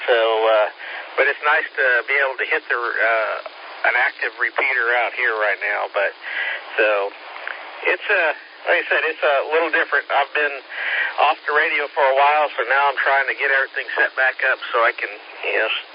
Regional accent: Illinois, United States; moved away as an adult; also born or lived in Louisiana / Houston, Texas; I'm from Illinois, and came down and worked in Louisiana for a while with the company, and then I transferred over to the Houston office, and I stayed there, and that was my home

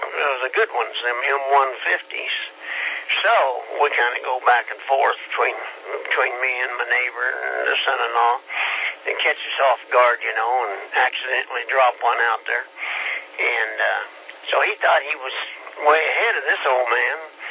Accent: Kansas, United States; We're from Kansas. We're in the same boat.

